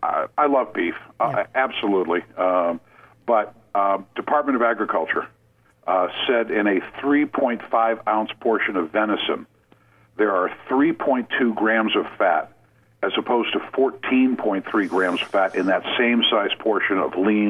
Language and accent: English; Maine, United States; I know with me growing up in Maine, it was going out to catch a fish and then bringing it home to my mother